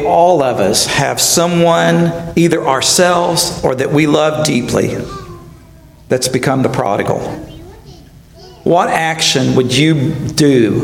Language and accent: English; Searcy, Arkansas, United States; the church where I grew up in Searcy, Arkansas